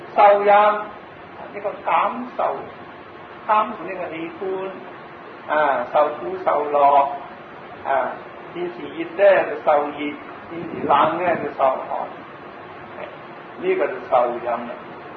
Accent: Guangdong, China; 就我哋廣東人咧，都係食嗰啲苦瓜。

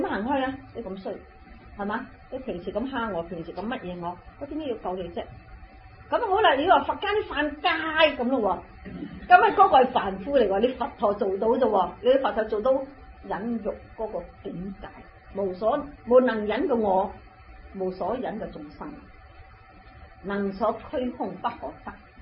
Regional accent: China; 所以我哋中国人讲得好啊，报仇啊，十年八年未为晚

